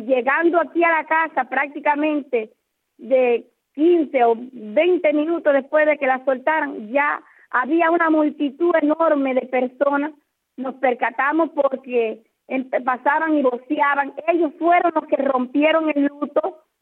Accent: Cuba; somos cubanos

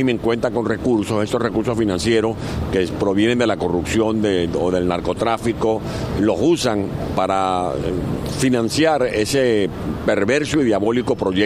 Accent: Venezuela; permitan que esta camarilla siga liquidando a venezolanos diariamente, como lamentablemente sucede en mi país.

